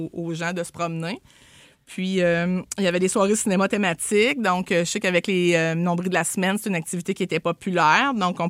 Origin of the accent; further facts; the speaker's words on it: Quebec, Canada; je suis pas originaire d'ici. Je viens de la Mauricie. Et puis, c'est ça. J'étais venue pour une année travailler à l'école, mais ça fait 20 ans.